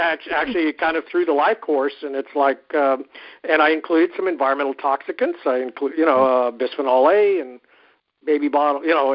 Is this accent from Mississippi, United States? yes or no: no; San Antonio, Texas, United States; I grew up in San Antonio in the 50s, and in addition to Mexican food, I'm sure I ate a lot of fried chicken